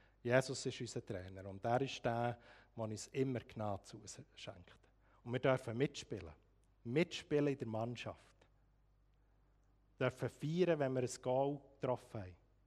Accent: Bern, Switzerland; Ich bin von täuschtem Herzen Demokrat, aufgewachsen im Emmental, wo man per se regierungsfeindlich ist.

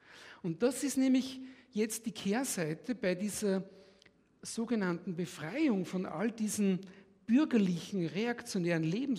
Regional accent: Austria; das sage ich jetzt so ganz frech als Österreicher

